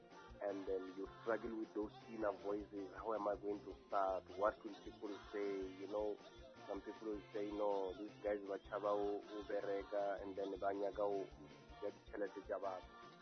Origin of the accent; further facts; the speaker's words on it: Bulawayo, Zimbabwe; I was born and bred in Bulawayo in a village called Awane. That's where I was born.